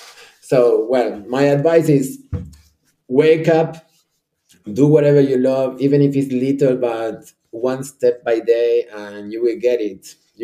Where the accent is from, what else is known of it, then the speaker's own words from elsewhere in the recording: Buenos Aires, Argentina; now in Italy; I came from Buenos Aires, from Argentina, where it's a place that if you don't run, you get shot